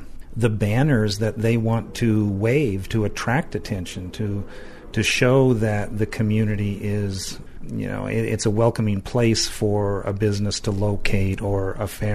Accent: Fort Collins, Colorado, United States; I grew up in Fort Collins.

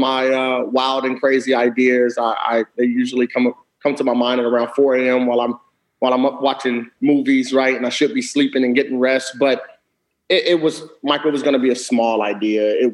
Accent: Cincinnati, Ohio, United States; specifically the art organizations in the city of Cincinnati, you know, my hometown, have been really intentional

